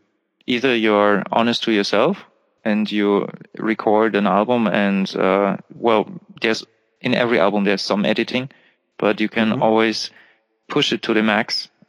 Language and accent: English; Germany; accent: German; English is a second language; I try my best to hide my German accent, but, well, sometimes it works, and in some words you clearly hear that's not a native speaker singing.